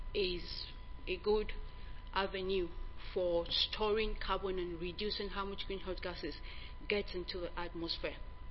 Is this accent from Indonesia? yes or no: no; Nigeria; I'm from Nigeria, University of Ibadan